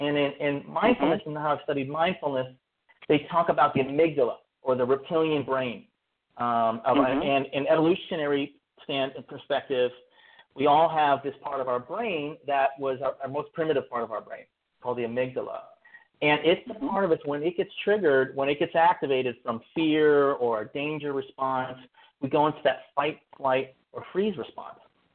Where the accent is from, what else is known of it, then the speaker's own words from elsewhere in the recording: Berkeley, California, United States; growing up in Berkeley as such a liberal place, I saw how out of balance certain people were in Berkeley